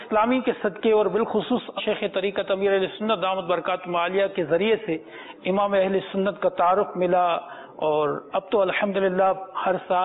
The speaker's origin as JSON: {"language": "Urdu", "country": "Pakistan", "first_language": "Sindhi", "said": "اور چونکہ میری مادری زبان سندھی ہے"}